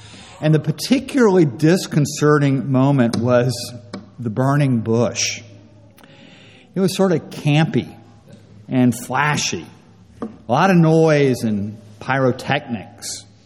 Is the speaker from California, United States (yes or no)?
yes; California, United States; I come from California. We're used to not wearing our shoes and all that.